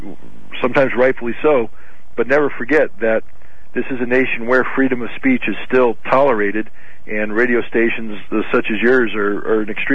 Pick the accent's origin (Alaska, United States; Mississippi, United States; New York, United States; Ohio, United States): New York, United States; Albany; I'm from Albany, New York, and we have a similar station here, WAMC